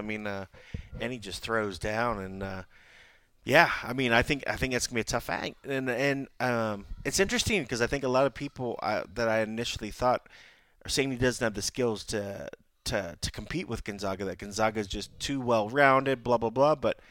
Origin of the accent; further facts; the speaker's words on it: United States; I mean, growing up in America, that's what it's what you did.